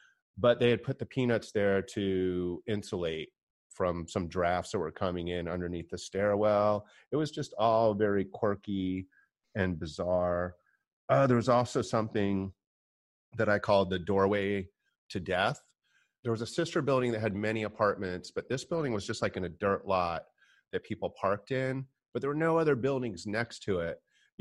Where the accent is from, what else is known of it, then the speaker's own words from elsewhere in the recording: Florida, United States; I was born and raised in Florida, just outside of Eatonville, where Zora Neale Hurston said a lot of her stories, deep south-ish Florida, as much as Florida can be.